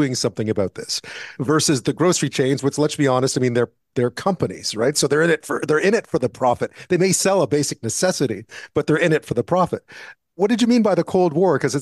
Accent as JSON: {"language": "English", "town": "Montreal", "region": "Quebec", "country": "Canada", "tie": "born or raised there", "said": "I grew up in Montreal, Toronto has it as well."}